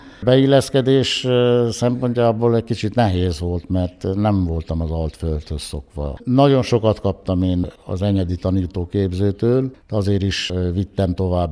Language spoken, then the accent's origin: Hungarian; Brețcu, Covasna, Romania; Én Kovászna megyéből, Berecből származom, a szülői ház ott van. Gábor Áronnak a szülőfalúja